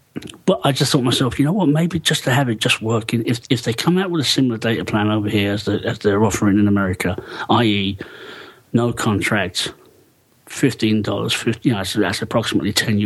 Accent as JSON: {"language": "English", "country": "Ireland", "said": "No, I am Irish."}